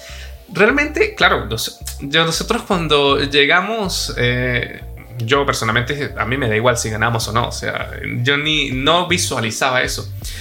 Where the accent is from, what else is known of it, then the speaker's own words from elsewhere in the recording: Venezuela; now in Madrid, Spain; yo soy de Venezuela, actualmente vivo en Madrid.